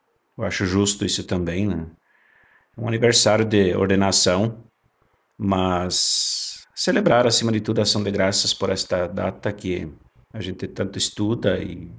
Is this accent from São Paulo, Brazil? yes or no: no; São José do Inhacorá, Rio Grande do Sul, Brazil; na minha terra natal, São José do Inhacorá.